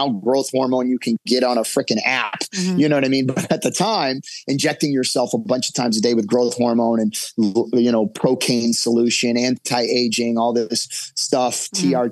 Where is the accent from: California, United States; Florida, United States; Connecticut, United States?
California, United States; Newport Beach; born or raised there